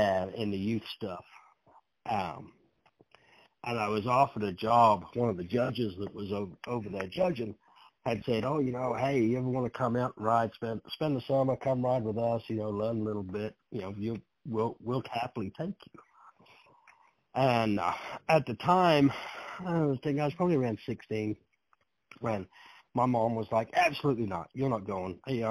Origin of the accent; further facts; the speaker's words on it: England, United Kingdom; now in United States; So originally my wife and I are from England.